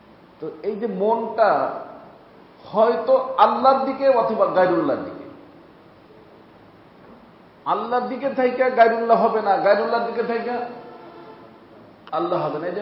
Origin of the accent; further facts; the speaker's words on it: Faridpur, Dhaka Division, Bangladesh; এই যে আমি ফরিদপুরের মানুষ, ফরিদপুরে এসে কিছু বললে আবার রাগ হয় মানুষ, যে উনি তো আমাদের ছেলে